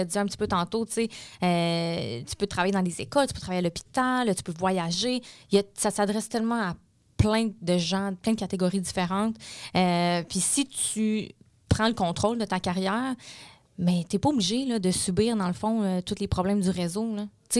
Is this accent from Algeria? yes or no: no; Quebec, Canada; mais je suis québécoise, je parle français, je suis contente d'aider aussi.